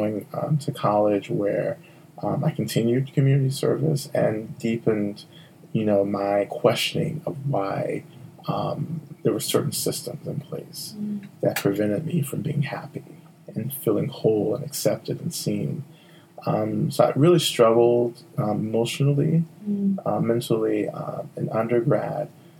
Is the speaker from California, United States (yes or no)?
no; Georgia, United States; I really have to go back to being born and raised in the South, in Georgia, being in a context that felt very alien to me. In the Bible Belt, Deep South, you know, I grew up Christian in the church.